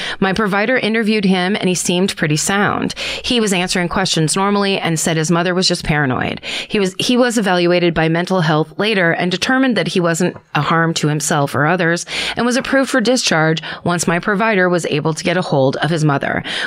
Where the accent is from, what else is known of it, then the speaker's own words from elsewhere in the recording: Albuquerque, New Mexico, United States; I'm from Albuquerque, New Mexico, which of course has a well-known history of murder and meth usage. Growing up there, you kind of just learn to accept that weird shit is going to happen.